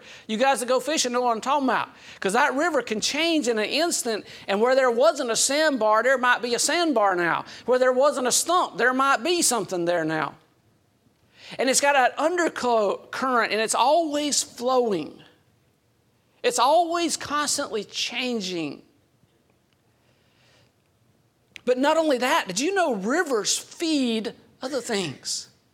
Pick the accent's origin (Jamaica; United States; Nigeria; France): United States; Georgia; Growing up in South Georgia, we had a lot of rivers and swamps and alligators and snakes and mosquitoes.